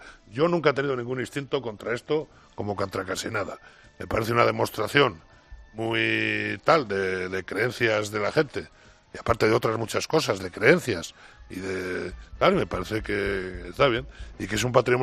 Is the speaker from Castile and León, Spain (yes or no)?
yes; León, Castile and León, Spain; also born or lived in Valladolid / Madrid; De pequeño vivía en León, y León es un sitio de procesiones. Luego, en Valladolid, donde también he vivido una temporada larga porque estudié allí, también era un sitio de procesiones.